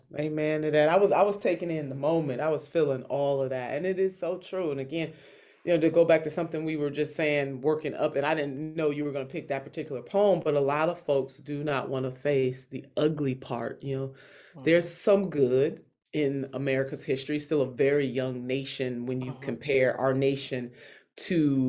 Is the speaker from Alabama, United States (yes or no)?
yes; Alabama, United States; I met Ashley, so I'm from Alabama, too.